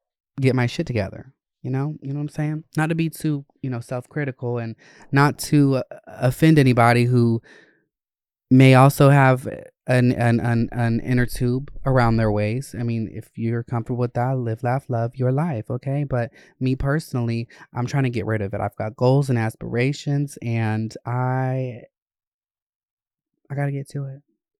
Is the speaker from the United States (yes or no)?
yes; Georgia, United States; And I grew up in Gwinnett and North Georgia areas, Winder, ew.